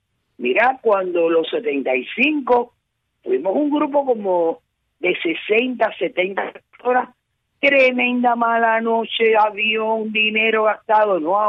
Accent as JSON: {"language": "Spanish", "country": "Cuba", "said": "nosotros como cubanos"}